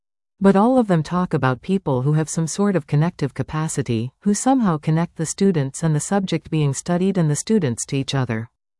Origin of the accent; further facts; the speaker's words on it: Wilmette, Illinois, United States; I grew up in Wilmette, Illinois, and if you were a Jew who lived in that area, you didn't live in Wilmette